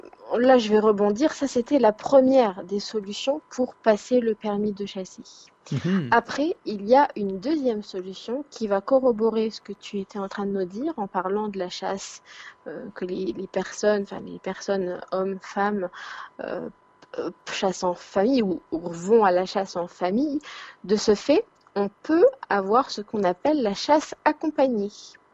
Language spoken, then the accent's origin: French; France; Nous, chez nous, en France, on peut passer le permis de chasser français